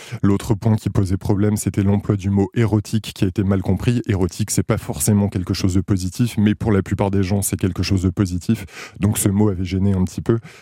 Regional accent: Hauts-de-France, France; moi, je viens du Nord, donc je connais ce mot depuis que je suis enfant et j'ignorais totalement que le reste de la France ne le connaissait pas.

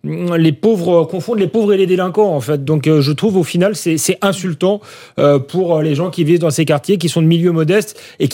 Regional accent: Épinay, Île-de-France, France; j'ai grandi aussi à Épinay.

